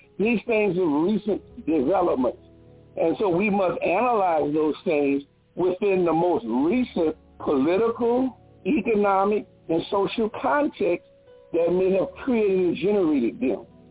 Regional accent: New Orleans, Louisiana, United States; You know, at one time, like I'm from New Orleans, and a lot of New Orleans people in the 1940s and 50s, they all went to California.

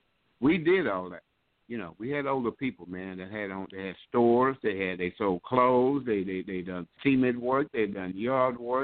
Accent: Louisiana, United States; now in Atlanta, United States; And I moved from Louisiana, went to Atlanta.

